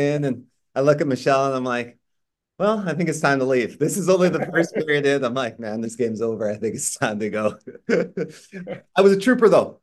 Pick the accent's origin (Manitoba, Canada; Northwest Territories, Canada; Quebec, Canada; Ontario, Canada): Manitoba, Canada; Winnipeg; now in British Columbia, Canada; I think that being an outsider, being born and raised in Winnipeg, Manitoba, I have been exposed to what affordable housing looks like.